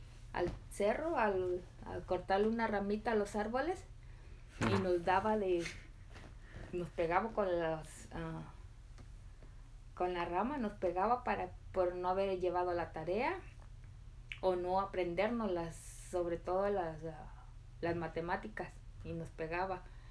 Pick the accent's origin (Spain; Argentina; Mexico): Mexico; now in United States; I crecí en México, en un ranchito muy apartado de la ciudad.